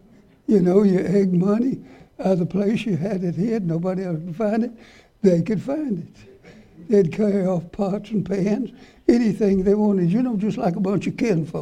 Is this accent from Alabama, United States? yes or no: no; Arkansas, United States; also born or lived in Wewoka; It reminded me of how I grew up down in southern Arkansas. I was born in Wewoka, but Mom and Dad moved immediately down below Waldron.